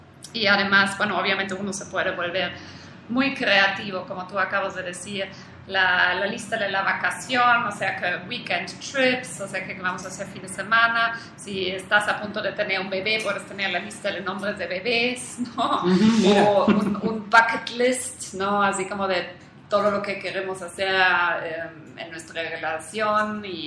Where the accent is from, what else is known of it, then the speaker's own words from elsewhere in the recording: Germany; now in Mexico; aunque soy alemana, pero bueno, yo he vivido mucho tiempo aquí en México, yo también digo que tengo un corazón mexicano.